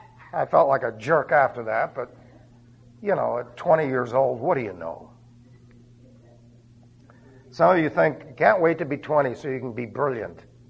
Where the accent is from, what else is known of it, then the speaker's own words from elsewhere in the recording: New York City, New York, United States; when I was growing up, I was raised in New York City, right?